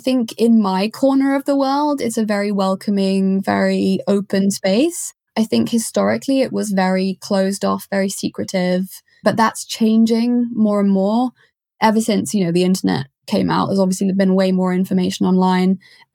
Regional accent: Switzerland; now in United Kingdom; growing up in Switzerland, I speak fluent French.

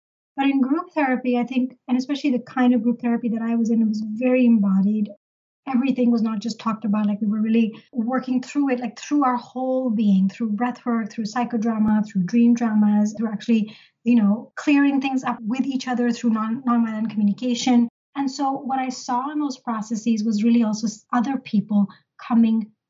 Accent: Pakistan; moved away as an adult; my journey began, I came here from Pakistan when I was 18.

